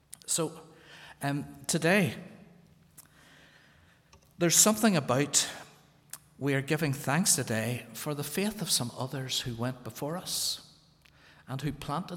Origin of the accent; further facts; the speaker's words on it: Dundonald, Northern Ireland, United Kingdom; I'm just from along the carriageway. And I grew up in Dundonald, so this is all very, very much like home.